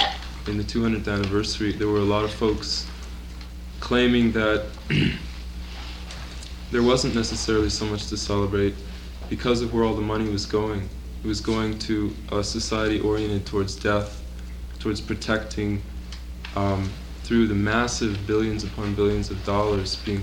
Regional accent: Japan; I was born and raised in Japan. My parents are Lutheran missionaries.

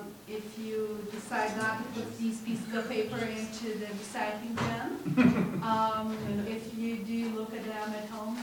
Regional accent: Brazil; accent: Brazilian; English is a second language; for putting up with my terrible Brazilian accent.

